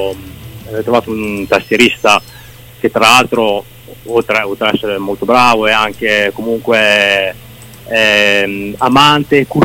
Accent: Modena, Emilia-Romagna, Italy; Allora, noi veniamo da Modena.

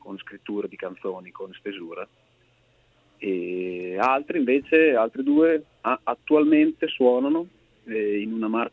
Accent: Emilia-Romagna, Italy; La Romagna, quella un po' più sconosciuta, quella collinare, montuosa, diciamo, verso la Toscana.

